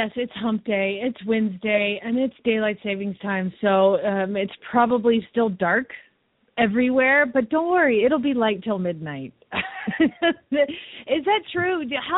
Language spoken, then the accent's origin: English; Phoenix, Arizona, United States; from Phoenix, Arizona.